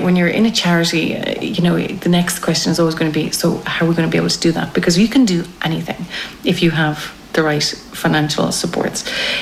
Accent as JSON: {"language": "English", "town": "Killiney", "region": "Leinster", "country": "Ireland", "lives_now": "Moldova", "said": "I'm Irish. I'm from Killiney in Dublin. You know, but now I'm living in Hinchette in Moldova"}